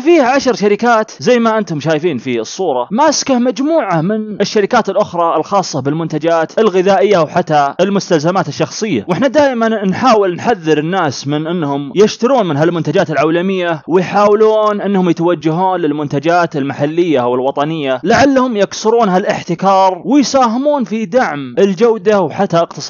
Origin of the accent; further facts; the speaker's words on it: Saudi Arabia; ونبدأ بالمحلية عندنا في المملكة العربية السعودية